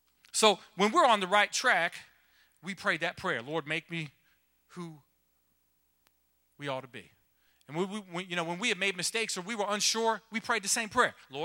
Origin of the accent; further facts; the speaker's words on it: Manhattan, New York, United States; I love how growing up in Manhattan was a very exciting experience, you could say.